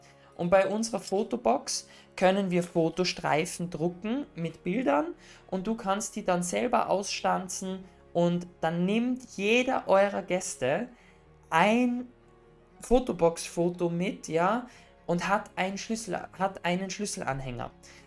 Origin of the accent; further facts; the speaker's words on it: Austria; Und zwar zum Beispiel bei uns in Österreich gibt es die Wichtelbox, nennt sich das.